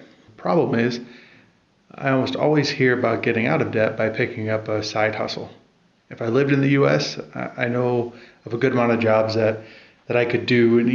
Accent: Toledo, Ohio, United States; I'm originally from Toledo, Ohio, and we have a brewery called Ernest Brew Works.

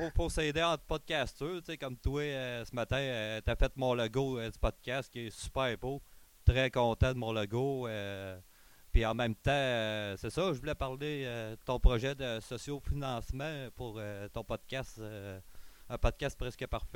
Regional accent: Quebec, Canada; puis moi, je viens de la Beauce, mais j'allais visiter ma mère à Montréal

